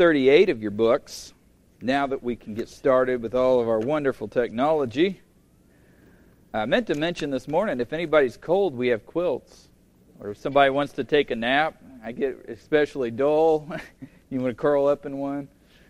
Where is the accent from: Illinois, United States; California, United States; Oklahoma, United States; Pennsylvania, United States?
Oklahoma, United States; well, I came from Oklahoma. I know how quickly it is that a natural disaster can reduce it to rubble.